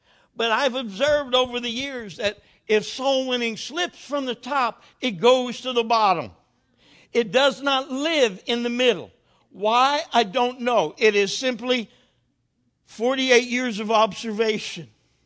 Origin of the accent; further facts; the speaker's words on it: New Jersey, United States; Remember, I'm from New Jersey. I'm a little strange.